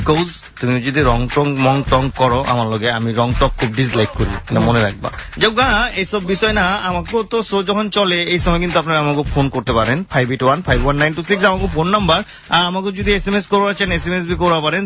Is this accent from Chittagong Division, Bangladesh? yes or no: no; Dhaka, Dhaka Division, Bangladesh; যাতে আমি ঢাকাইয়া কইতে কোনো শরম নাই, দুই কলমের শিক্ষা লিয়া শৈলে আমগো গরম নাই